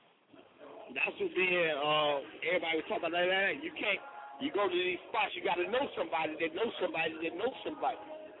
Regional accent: Detroit, Michigan, United States; I'm from Detroit. I'm from Michigan, Detroit. And I'm coming down the south.

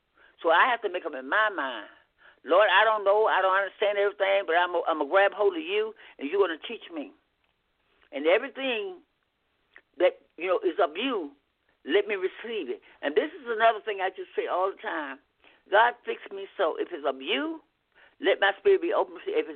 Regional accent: the South, United States; And sometimes I know I'm from the South

